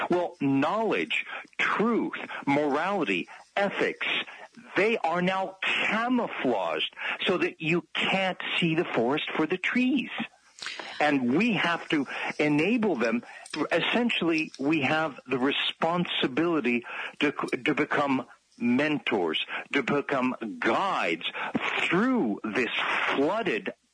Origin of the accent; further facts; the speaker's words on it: Texas, United States; because I was born in Texas in 1950, segregation was my reality as a infant, as a child, as an adolescent, as a teenager, as a young adult.